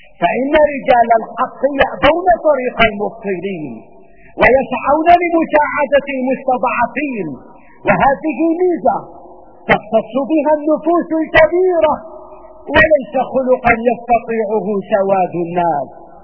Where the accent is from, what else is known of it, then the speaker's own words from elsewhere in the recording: Syria; لكننا كسوريين لم تنثني لنا صناعة ولم يهتز لنا كيان